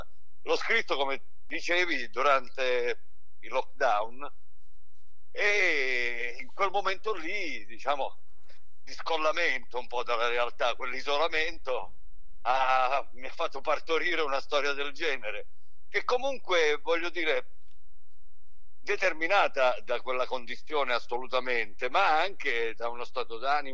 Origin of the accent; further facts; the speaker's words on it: Lauria, Basilicata, Italy; È il mio paese.